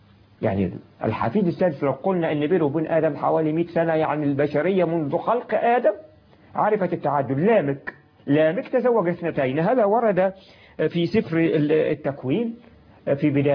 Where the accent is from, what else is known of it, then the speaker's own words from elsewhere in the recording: Egypt; إحنا عندنا في مصر 49% نساء